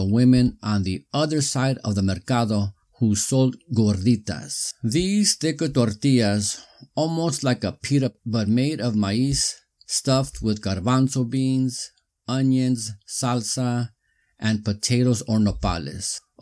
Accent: East Los Angeles, California, United States; Plus, I grew up in East Los, so Mexico was not that foreign to this Chicano.

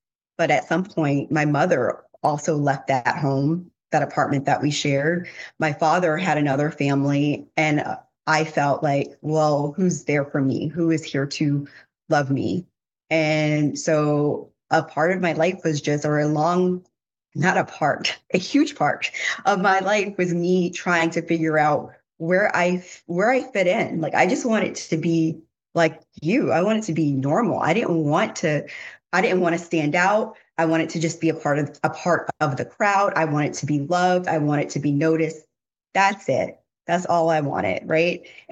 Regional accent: Brooklyn, New York, United States; born there; now in Connecticut, United States; I was born in Brooklyn, New York in the 1980s.

